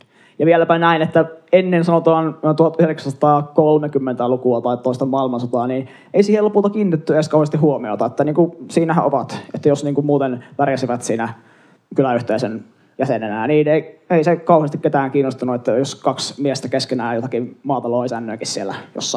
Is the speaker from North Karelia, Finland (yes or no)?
yes; Joensuu, North Karelia, Finland; Että minä olen Joensuusta, alun perin kotoisin, minun sukujuuret ulottuu tuonne itärajalle, Kitteen kaupunkiin.